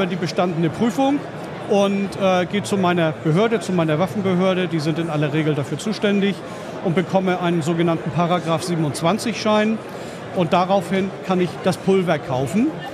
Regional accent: Schleswig-Holstein, Germany; Ich komme aus Schleswig-Holstein.

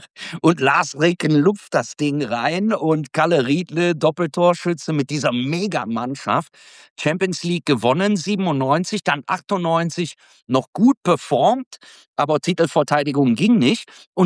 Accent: Aachen, North Rhine-Westphalia, Germany; Und ich bin aus Aachen und deshalb auch ein Schwarz-Gelber, wenn auch Alemannia Aachen.

